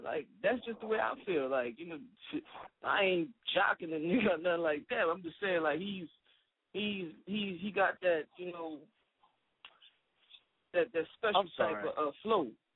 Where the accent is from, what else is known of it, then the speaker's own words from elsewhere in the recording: Maryland, United States; But I'm from Maryland. I'm from PG County, which is in Maryland.